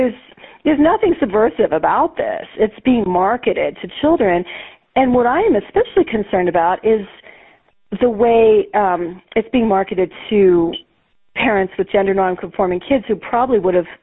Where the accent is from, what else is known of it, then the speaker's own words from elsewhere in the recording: Albuquerque, New Mexico, United States; because the MANA conference is in my hometown this year in Albuquerque